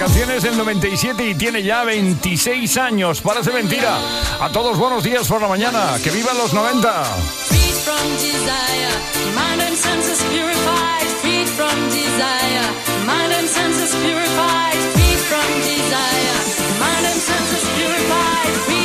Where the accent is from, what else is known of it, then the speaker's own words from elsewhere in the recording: Catalonia, Spain; Sí, yo soy catalán, lo digo.